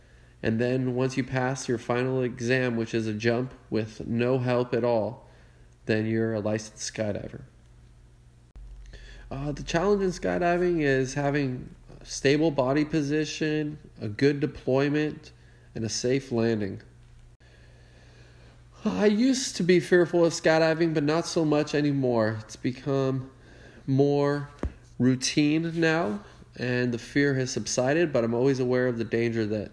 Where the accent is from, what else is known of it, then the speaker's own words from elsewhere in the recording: Palos Verdes, California, United States; Hey, Ella. … I'm 36 years old from Palos Verdes, California.